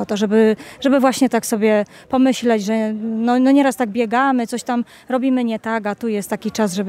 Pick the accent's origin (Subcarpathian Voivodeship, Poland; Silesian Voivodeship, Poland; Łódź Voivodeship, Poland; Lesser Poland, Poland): Łódź Voivodeship, Poland; Nowa Wieś; Z Nowej Wsi, parafia Brzeźnio.